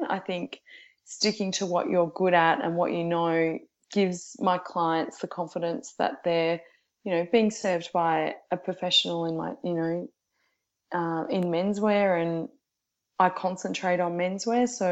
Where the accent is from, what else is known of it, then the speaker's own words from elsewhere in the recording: Geelong, Victoria, Australia; I'm originally from Geelong, so just outside.